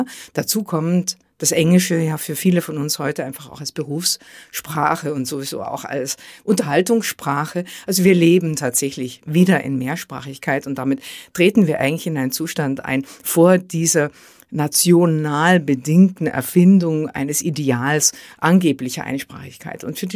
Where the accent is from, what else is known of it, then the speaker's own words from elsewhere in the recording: Bavaria, Germany; ich bin in Bayern aufgewachsen, man hört das ja auch noch. Und meine Mutter kam vom bayerischen Dorf und die hat Dialekt gesprochen. Und meine Vaterfamilie kam aus Schlesien und die haben schlesische Wörter benutzt. Und in der Schule hat man mir Hochdeutsch beigebracht.